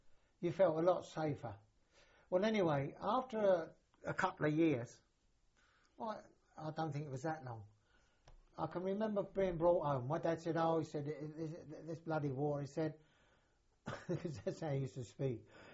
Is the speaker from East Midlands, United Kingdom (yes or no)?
no; Dagenham, London, United Kingdom; I'm a Londoner boy. I said, I come from Dagenham, yeah. But I said, my dad comes from here. My dad come from here. And my mother was a Yorkshire woman.